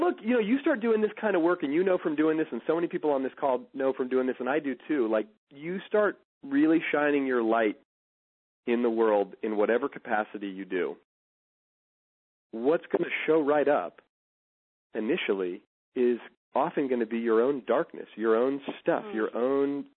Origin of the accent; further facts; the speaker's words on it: Oakland, California, United States; I'm poor kid from Oakland, single mom.